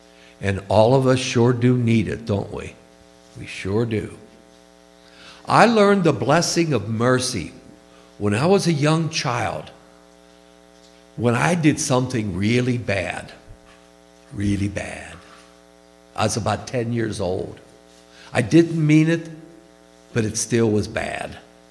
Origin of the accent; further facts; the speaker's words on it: Conway, Pennsylvania, United States; at a back alley street in Conway, Pennsylvania, where I grew up near Pittsburgh.